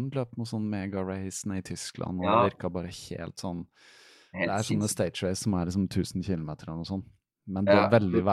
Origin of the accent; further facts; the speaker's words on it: Fredrikstad, Østfold, Norway; jeg er jo fra Fredrikstad, og så har jeg en søster som bor